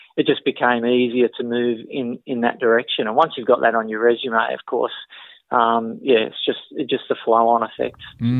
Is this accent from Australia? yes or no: yes; Sydney, New South Wales, Australia; now in Melbourne, Australia; I grew up in Western Sydney. Worked a lot of my life in Western Sydney. I live in Melbourne now, almost all of my life I've lived in Western Sydney.